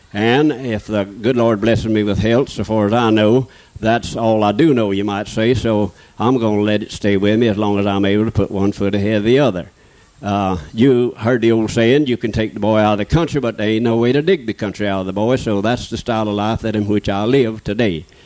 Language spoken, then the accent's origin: English; Florida, United States; also born or lived in Okeechobee, Florida; from Okeechobee, Florida. I was born and raised in and near around Highlands County. Not born in Highlands County, but I was raised in Highlands County.